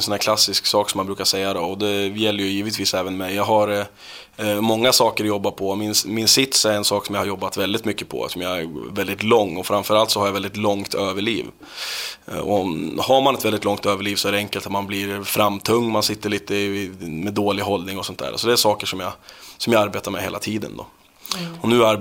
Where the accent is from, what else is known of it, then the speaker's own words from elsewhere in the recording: Norrland, Sweden; den tiden jag höll på att spela fotboll hemma i Norrland.